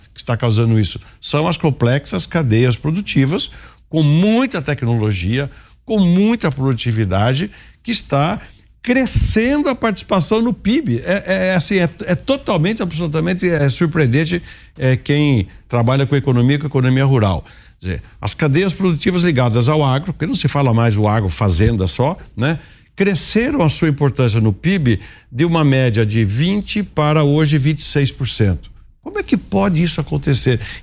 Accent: Araras, São Paulo, Brazil; eu vou lá para Araras, minha terra, vou jogar futebol

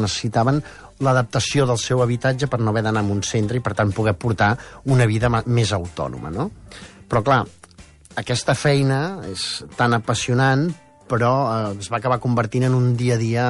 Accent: Sant Esteve de Palautordera, Catalonia, Spain; Per què en aquest poble meravellós d'on soc? Del Montseny.

